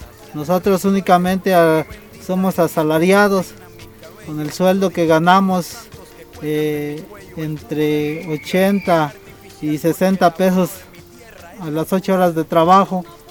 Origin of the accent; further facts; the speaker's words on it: Venustiano Carranza, Chiapas, Mexico; Nosotros somos del municipio de Venustiano Carranza, y las tierras que queremos recuperar son del municipio de Villa Las Rosas.